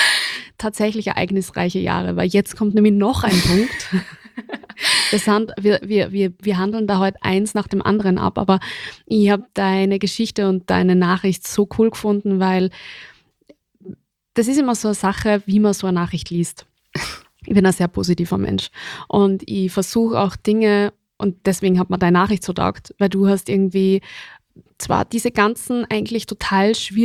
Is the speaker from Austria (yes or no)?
yes; Austria; das ist, glaube ich, bei uns in Österreich einfach wird das falsch gelebt.